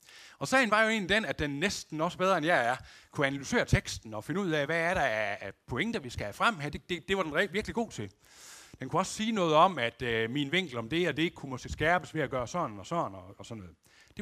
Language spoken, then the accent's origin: Danish; Aulum, Central Denmark Region, Denmark; Den kirketjener, der var i Aulum, hvor jeg er opvokset